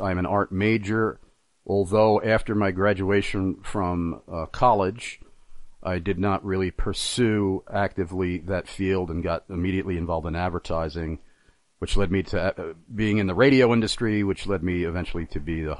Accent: New York, United States; I was absolutely shocked being a New Yorker, a native New Yorker.

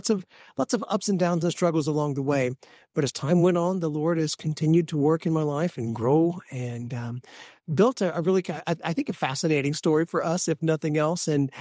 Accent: Illinois, United States; We grew up in the very southern tip of the state of Illinois, actually, which is a pretty rural area. We lived 2 miles outside of a 900-person town.

